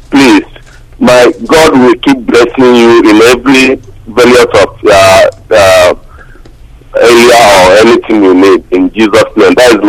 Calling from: Sweden; I'm calling from Sweden.

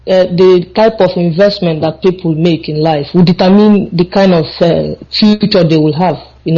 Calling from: Anambra, Nigeria; I am calling from Sweden, from Anambra State.

